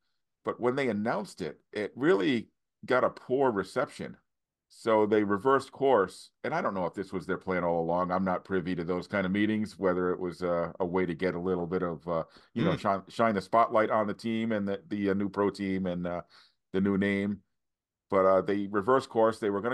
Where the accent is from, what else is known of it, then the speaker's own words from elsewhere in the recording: Massachusetts, United States; you know, I'm from Massachusetts.